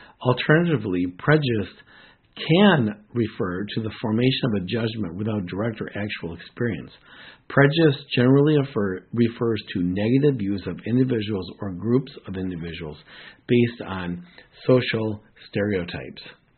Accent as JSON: {"language": "English", "country": "United States", "tie": "born or raised there", "said": "I grew up in America where race has, you know, been an issue."}